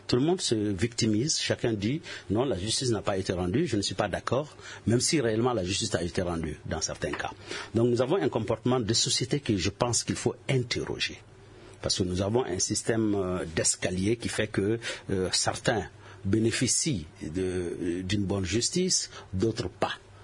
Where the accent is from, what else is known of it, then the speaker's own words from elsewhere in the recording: Mali; moi, en tant que Malien